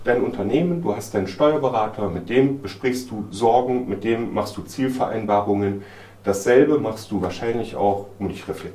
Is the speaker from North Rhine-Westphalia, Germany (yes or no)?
yes; Mönchengladbach, North Rhine-Westphalia, Germany; Wurde dann eingeladen zu einem Netzwerktreffen in Mönchengladbach, meiner Heimatstadt